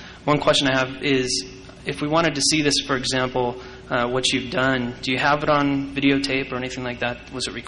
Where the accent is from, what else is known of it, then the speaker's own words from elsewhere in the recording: Paradise, California, United States; growing up in California as well, Northern California in Paradise, there are a lot of Christian churches just in this little community.